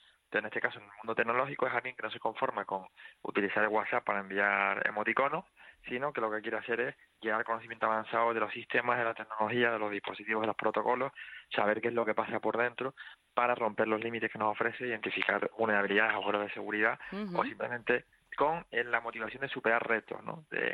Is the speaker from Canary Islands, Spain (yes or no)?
yes; Canary Islands, Spain; Yo soy de origen hindú, lo que pasa es que soy canario. O sea, yo soy nacido en Canarias, uh-huh. De ascendencia hindú.